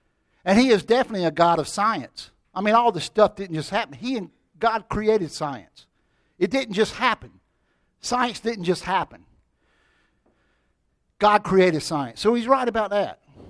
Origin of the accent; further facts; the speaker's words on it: Florence, South Carolina, United States; I'm from Florence, South Carolina.